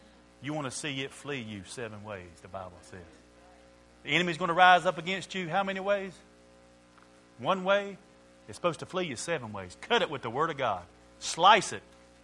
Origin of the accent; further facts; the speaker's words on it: Mooresville, United States; I'm from Mooresville, so you can go to the Mooresville City Police Department